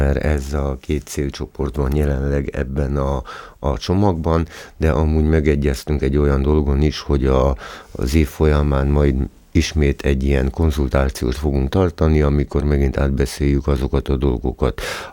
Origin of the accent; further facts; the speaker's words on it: Mura, Slovenia; akkor meg mindannyian muravidéki magyarok vagyunk